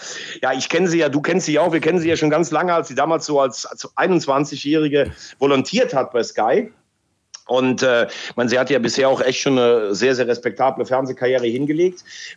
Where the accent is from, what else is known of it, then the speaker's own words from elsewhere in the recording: Mayen, Rhineland-Palatinate, Germany; Ja, ich bin in Mayen geboren. Ich habe am Laacher See bin ich aufgewachsen, also zwischen Mayen und Andernach, wer sich da ein bisschen auskennt. Aber ich war in Mayen auf der Schule, das ist schon meine Heimat